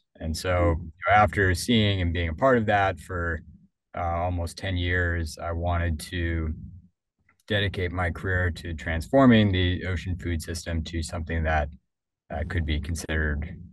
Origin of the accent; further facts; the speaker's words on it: Minnesota, United States; Yeah, so actually started a little bit further away from oceans. I grew up in Minnesota